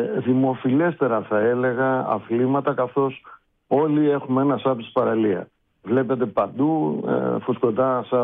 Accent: South Aegean, Greece; νομίζω ότι μια και είμαστε και πατριώτες από τα Δωδεκάνησα.

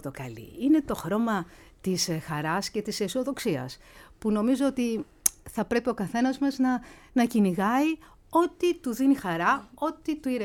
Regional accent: Greece; Και το μοβ, αλλά συνήθως εμείς έχουμε το μαύρο ως Έλληνες.

